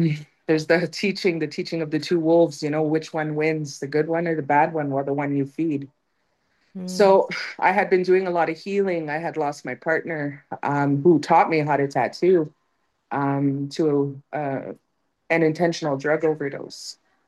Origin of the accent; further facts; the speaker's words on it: Mokomokong, Canada; now in Toronto, Canada; I'm from the Eagle Clan. I'm from Mokomokong, unceded Indian Territory. And I'm currently living in Toronto.